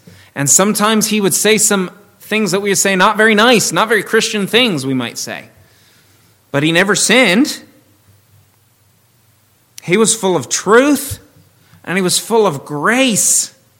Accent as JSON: {"language": "English", "region": "England", "country": "United Kingdom", "said": "I'm English, I call it Boxing Day."}